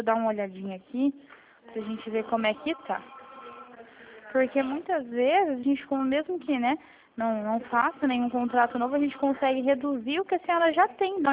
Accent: Toledo, Paraná, Brazil; Eu sou aqui de Toledo, do Paraná.

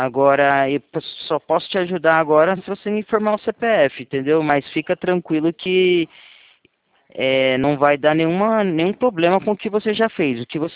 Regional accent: Bragança Paulista, São Paulo, Brazil; eu sou de Bragança também.

